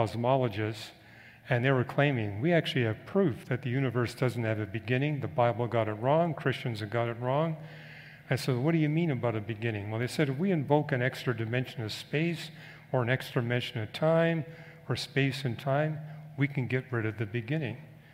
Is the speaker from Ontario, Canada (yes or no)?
no; British Columbia, Canada; I was raised in British Columbia